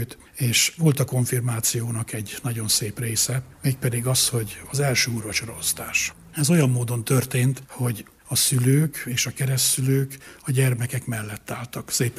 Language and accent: Hungarian; Sajóálmos, Borsod-Abaúj-Zemplén, Hungary; born there; én a Sajó Álmosi gyülekezetbe születtem bele, én ott konfirmáltam.